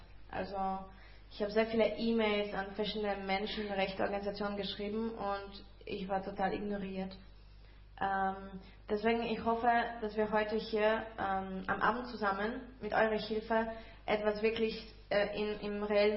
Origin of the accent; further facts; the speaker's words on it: Poland; ich komme ein bisschen aus Polen und ein bisschen von überall.